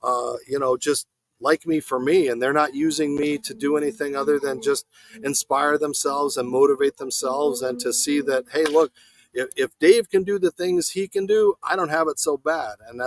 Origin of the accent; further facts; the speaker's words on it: Arizona, United States; So I'm putting on a football camp with a former NFL player in Arizona, my hometown. It'll be nice to go back